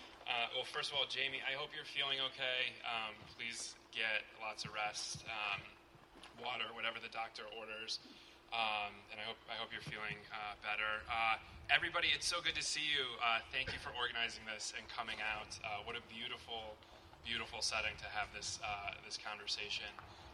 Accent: Endicott, New York, United States; When I was growing up in Endicott in the late 90s, early 2000s, my family worked in the IBM plants that we had there.

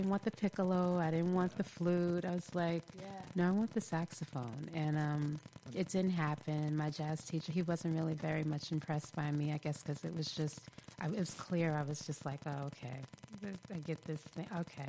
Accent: Brooklyn, New York, United States; because I'm from Brooklyn originally, and we

